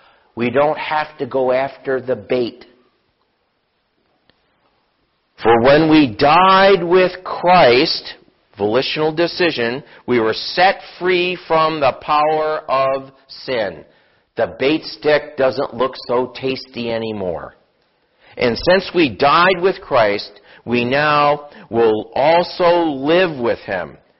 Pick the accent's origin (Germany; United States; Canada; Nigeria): Germany; English is a second language; I'm from Germany originally.